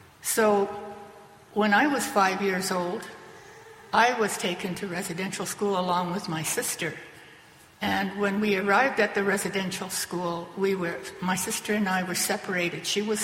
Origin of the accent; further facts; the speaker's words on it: Prince Rupert, British Columbia, Canada; I'm from the Tsimshian First Nation in Prince Rupert, B.C. My reserve is called Lahwa Lams, which means place of wild roses in my language, and my language is called the Smalyach language.